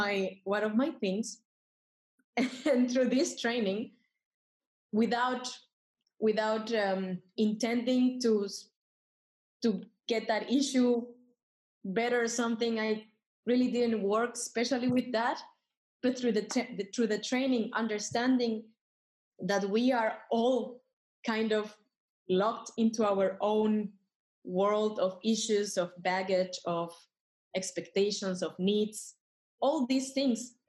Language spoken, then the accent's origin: English; Mexico; I'm from Mexico, and I've been in this training since a little bit longer than 3 months.